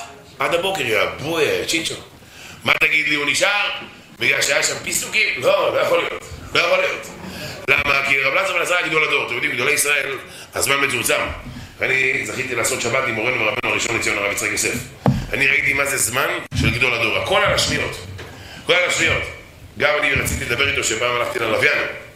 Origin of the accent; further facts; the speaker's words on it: Volozhin, Minsk Region, Belarus; למדנו חברותא, שהייתי בוולוז'ין, אני גדלתי בוולוז'ין, אתה יודע.